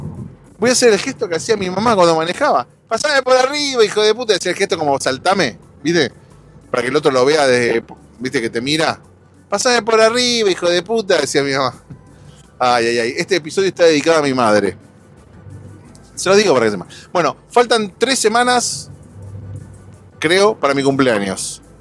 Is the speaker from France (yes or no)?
no; Argentina; moved away; En Argentina, cuando yo me fui de Argentina, no había esto que te voy a contar ahora.